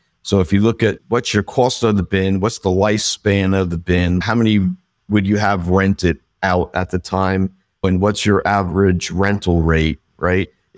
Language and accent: English; New Jersey, United States; I know our work ethic, being from you were from New York, we're from New Jersey.